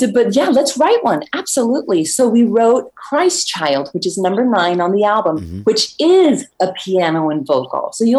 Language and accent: English; San Antonio, Texas, United States; during COVID lockdown, in my hometown of San Antonio, it made headlines of thousands and thousands of people lined up to a food bank in my hometown.